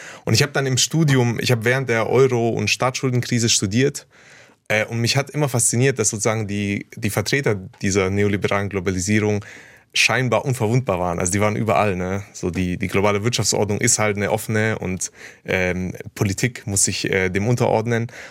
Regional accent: Waiblingen, Baden-Württemberg, Germany; Ja, ich bin hier geboren in Waiblingen und aufgewachsen, auch zur Schule gegangen. Und habe dann tatsächlich in Tübingen studiert, also auch nicht so weit weg.

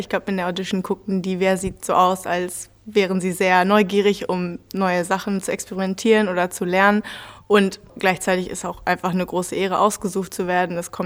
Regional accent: Germany; Damals war ich 18 Jahre alt und ich komme aus Deutschland.

